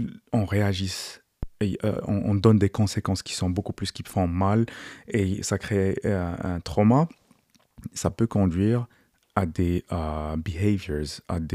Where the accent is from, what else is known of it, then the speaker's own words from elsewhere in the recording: Morocco; surtout on a grandi au Maroc, et dans quelques écoles publiques